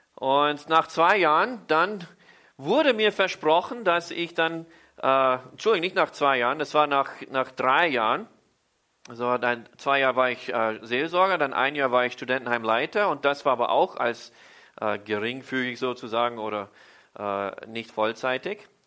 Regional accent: Austria; born there; der Herr mich zurück zu meinem Geburtsland Österreich schicken wollte

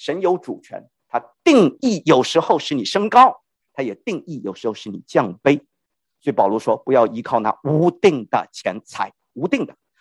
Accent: China; 我们中国人说，安贫乐道，或者乐道安命

